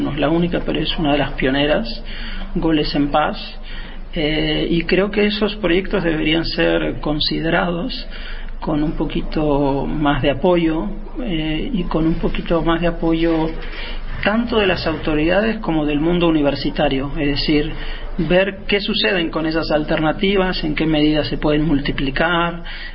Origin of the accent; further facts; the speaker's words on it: Argentina; Yo crecí en Argentina, entonces crecí observando el fútbol argentino.